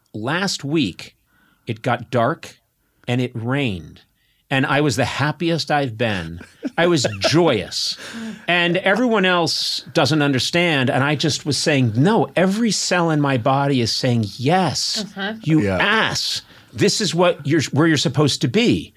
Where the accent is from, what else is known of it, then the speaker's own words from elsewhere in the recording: Scotland, United Kingdom; I'm Scottish. No matter how much I love parts of England, I fucking hate England.